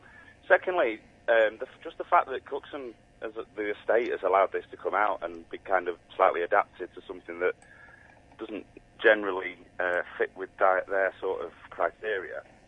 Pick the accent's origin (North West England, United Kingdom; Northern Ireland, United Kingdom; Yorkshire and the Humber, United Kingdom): North West England, United Kingdom; Manchester; Manchester born and bred, and I'm a Southerner.